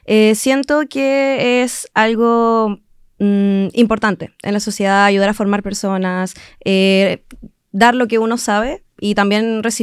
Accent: Ancud, Los Lagos, Chile; also born or lived in Osorno; Yo nací acá en Osorno, pero he vivido muchos años en Chiloé, así que yo ya me considero chilota, ancuditana.

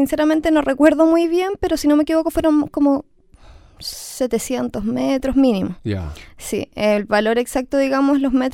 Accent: Quellón, Los Lagos, Chile; Vengo de Chiloé, de Quellón.

